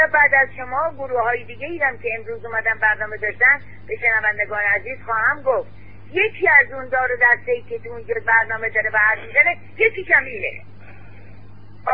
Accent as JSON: {"language": "Persian", "region": "Khuzestan", "country": "Iran", "tie": "born or raised there", "said": "بابا من بچه خوزستانم، بچه خورم شدم"}